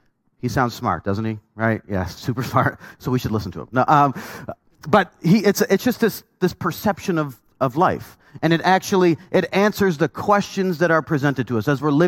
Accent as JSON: {"language": "English", "country": "Canada", "tie": "born or raised there", "said": "I grew up born and raised in Canada, so I was cheering for a different team, okay?"}